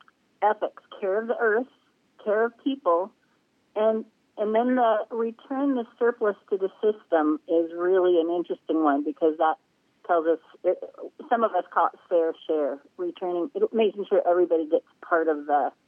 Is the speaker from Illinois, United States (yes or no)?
no; Alaska, United States; I've had a lifelong question since I grew up in Alaska, before the pipeline, and seen all these changes that have happened.